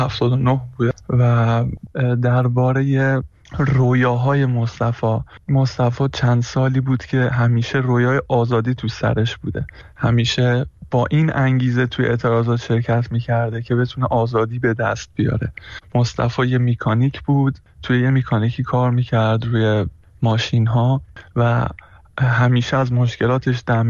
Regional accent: Iran; moved away; ما هم که خارج از ایرانیم

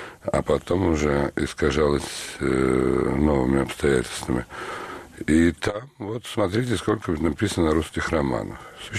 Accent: Saint Petersburg, Russia; я урожденный петербуржец в нескольких поколениях, урожденный ленинградец с 1937 года, что первое мое воспоминание – это начало войны и блокады.

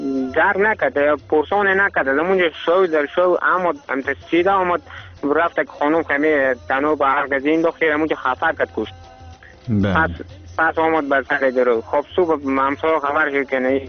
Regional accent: Badghis, Afghanistan; همی بادغیس هست دیگه زیاد دیگه. البته همه ما افغانستان هست بادم که دوست داریم، ما هم افغانیم. بازم دیگه ای سرزمین زادگاه ما که میگه تولد شدیم، میگه تمام شدیم، بزرگ شدیم دیگه.

